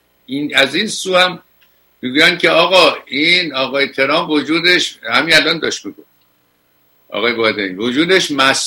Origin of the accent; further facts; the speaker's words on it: Iran; ما ایرانی هستیم، یکی از سربلندترین ملت های تاریخ